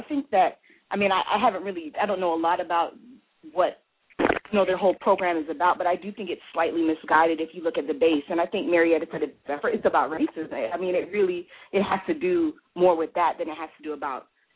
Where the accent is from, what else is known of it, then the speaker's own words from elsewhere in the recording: Canada; I grew up in Canada. I grew up in Canada